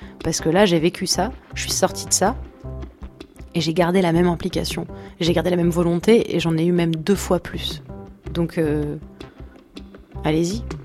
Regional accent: Paris, Île-de-France, France; born there; moi je suis née à Paris

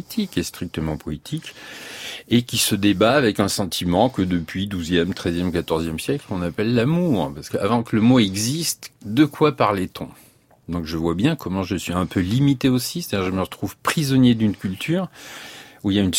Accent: Auvergne-Rhône-Alpes, France; accent: Auvergnat; Oui, mais j'ai l'accent auvergnat aussi et puis j'ai une sorte de. Ça traîne un peu.

